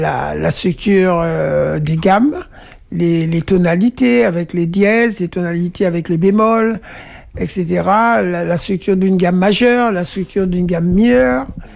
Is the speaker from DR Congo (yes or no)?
no; Martinique; moved away as an adult; je suis arrivé en France, à Paris, c'est là que c'est difficile de faire des raccourcis, parce que j'ai quitté la Martinique à l'âge de 19 ans.